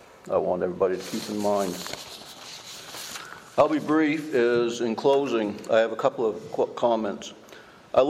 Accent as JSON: {"language": "English", "town": "Emden", "country": "United States", "said": "from Emden."}